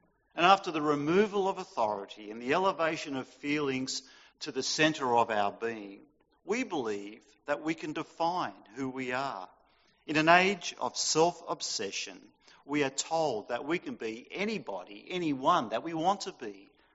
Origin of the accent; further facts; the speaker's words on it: Sydney, New South Wales, Australia; I was born in Sydney and brought up in the Northern Beaches. I went to Narrabeen Boys High School